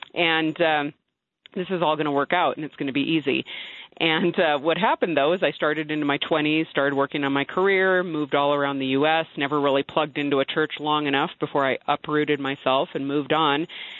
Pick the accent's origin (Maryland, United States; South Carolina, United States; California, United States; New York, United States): California, United States; I already alluded to the fact that, you know, I grew up in California public schools.